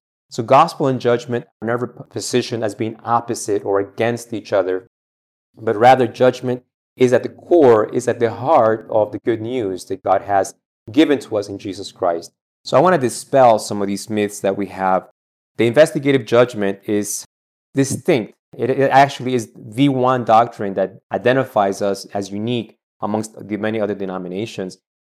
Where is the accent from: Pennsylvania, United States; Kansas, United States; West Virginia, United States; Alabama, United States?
Pennsylvania, United States; And growing up in Pennsylvania, I was very familiar with this idea of a keystone.